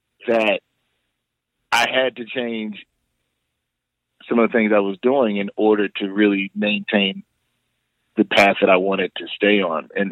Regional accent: Philadelphia, Pennsylvania, United States; So, man, a huge portion of the people that I grew up listening to in Philly, like

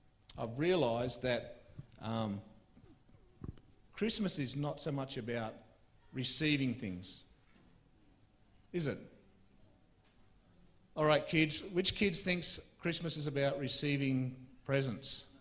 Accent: Canberra, Australian Capital Territory, Australia; born there; I was born in Canberra nearly 62 years ago, and Canberra was quite small then.

